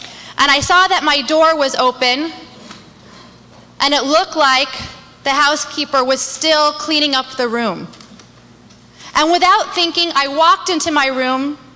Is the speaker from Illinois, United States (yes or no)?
no; California, United States; I said, "I'm actually from California."